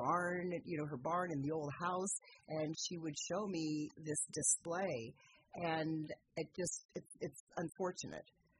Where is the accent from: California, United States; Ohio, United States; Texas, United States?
California, United States; Petaluma; I was raised on Eli Road on a ranch